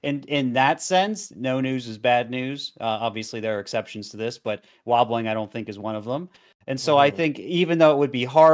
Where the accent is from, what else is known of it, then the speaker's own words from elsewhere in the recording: the South, United States; I am from the South, yeah.